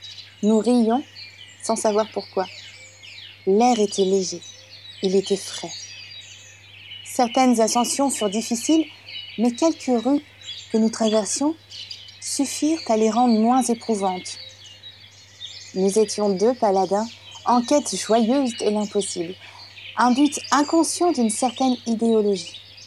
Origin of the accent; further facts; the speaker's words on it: Normandy, France; Chez moi, en Normandie, les gens sont fiers des quatre saisons quotidiennes.